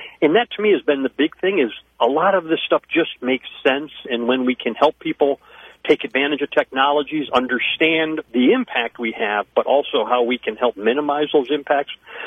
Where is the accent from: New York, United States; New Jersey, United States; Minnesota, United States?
New York, United States; We have a family place in the Finger Lakes. I grew up in the Southern Tier.